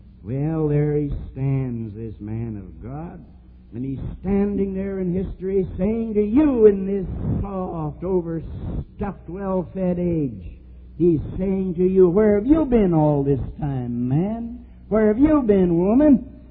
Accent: United States; accent: American; I guess it's my American accent

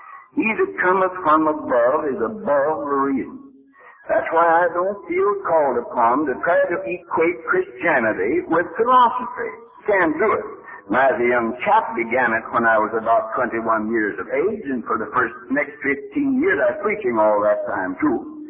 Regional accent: Pennsylvania, United States; born there; accent: American; I was born out here not so far from Pittsburgh, in the hills. And when I die, there'll be a little bit of Pennsylvania somewhere

